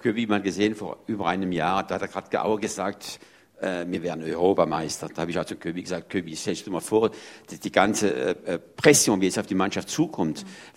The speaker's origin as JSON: {"language": "German", "town": "Strasbourg", "region": "Grand Est", "country": "France", "tie": "born or raised there", "said": "ich habe ein Beispiel mit Straßburg auch, zum Beispiel meine Heimat."}